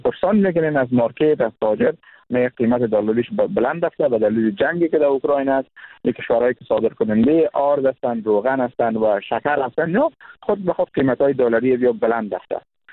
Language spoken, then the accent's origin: Persian; Kunduz, Afghanistan; که ما هم جزء از افغانستان هستیم، مردم قندوز متضرر خواهد شدیم.